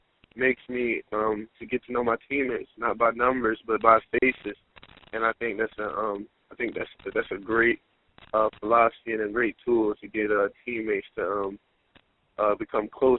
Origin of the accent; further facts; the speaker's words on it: Delaware, United States; I'm from Delaware. I remember when I was little, people told me I would never make it to the NFL because I'm from Delaware.